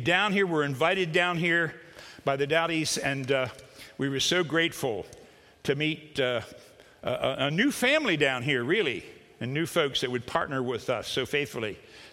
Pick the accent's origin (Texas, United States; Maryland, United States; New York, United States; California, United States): Maryland, United States; Hagerstown; I'm a Hagerstown boy, born and raised there, met a New England girl here, born and raised on Summit Avenue.